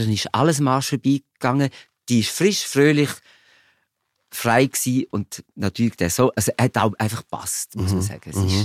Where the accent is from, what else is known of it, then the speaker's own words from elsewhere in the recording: Switzerland; ich als Schweizer